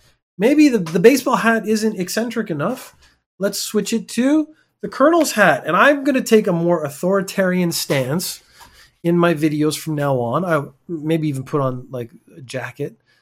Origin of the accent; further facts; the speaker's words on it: Canada; I'm a Canadian. I mean, we're open, happy people.